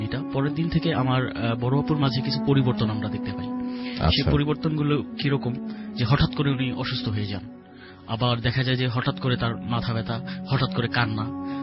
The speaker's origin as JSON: {"language": "Bangla", "town": "Motijheel", "region": "Dhaka Division", "country": "Bangladesh", "said": "এসছি মতিঝিল থেকে।"}